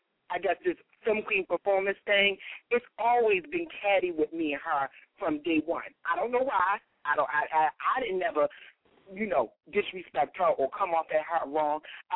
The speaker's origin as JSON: {"language": "English", "town": "Philadelphia", "region": "Pennsylvania", "country": "United States", "said": "When I come to New York City, I come all the way from Philly."}